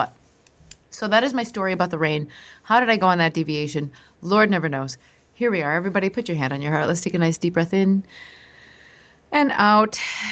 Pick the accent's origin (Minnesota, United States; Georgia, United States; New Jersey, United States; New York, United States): Minnesota, United States; So anyway, I'm from a land where we always have weather. I'm originally from Minnesota, as many of you know.